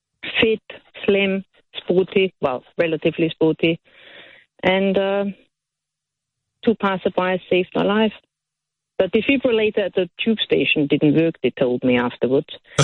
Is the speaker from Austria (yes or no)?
yes; Austria; English is a second language; You know, I'm from Austria, so obviously. You can hear I'm not from around here.